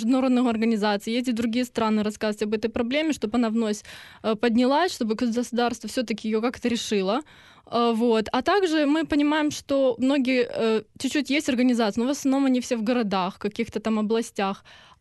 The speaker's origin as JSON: {"language": "Russian", "region": "Crimea", "country": "Ukraine", "said": "я сама из Крыма, и мы, получается, вот все эти 70 человек, которые объединились, мы все переселенцы, кто донецкие, кто крымские"}